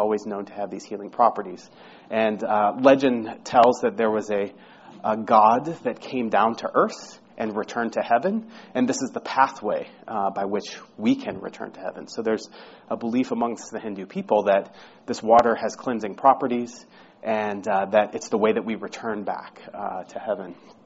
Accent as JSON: {"language": "English", "town": "St. Louis", "region": "Missouri", "country": "United States", "lives_now": "California, United States", "said": "I'm actually from St. Louis originally. We moved to California"}